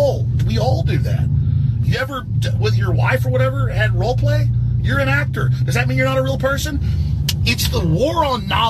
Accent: Texas, United States; accent: Texas; I do have a Texas accent. I am from Texas. People think you're dumb if you're from Texas.

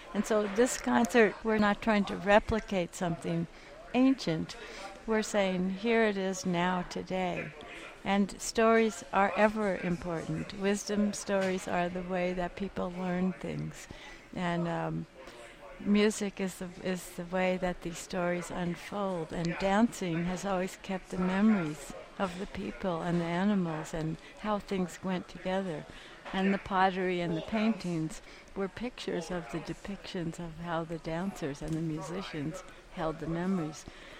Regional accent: California, United States; also born or lived in Afghanistan; And myself, with my background, I'm from California.

